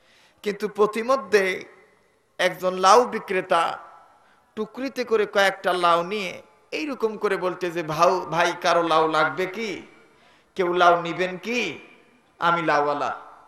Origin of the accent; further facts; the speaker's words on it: Dhaka, Dhaka Division, Bangladesh; আমি ঢাকার মানুষ, ভাষায় তো কোনো তারতম্য নাই